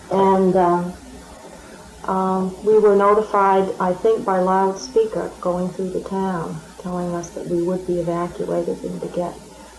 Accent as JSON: {"language": "English", "town": "Bangor", "region": "Maine", "country": "United States", "tie": "born there", "also_born_or_lived": "Bar Harbor", "said": "No, we moved from Bangor to Bar Harbor. We were born in Bangor, and my mother grew up in South Brewer."}